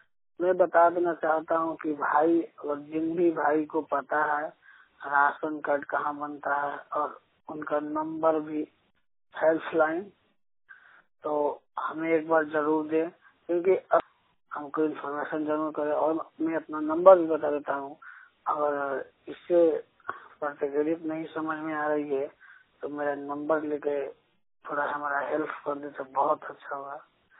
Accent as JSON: {"language": "Hindi", "region": "Bihar", "country": "India", "said": "मैं बिहार पश्चिमी चंपारण से हूँ … बात कर रहे हैं।"}